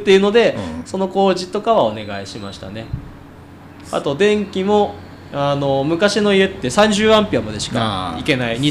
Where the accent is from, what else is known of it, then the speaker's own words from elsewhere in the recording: Ichikai, Tochigi, Japan; まあ、僕の実家市貝町ですけどあっちの方もそうなんですけど